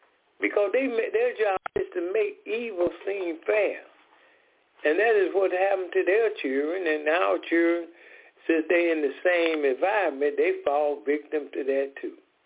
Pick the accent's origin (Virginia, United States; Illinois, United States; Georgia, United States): Georgia, United States; Decatur; I am from Decatur, Georgia.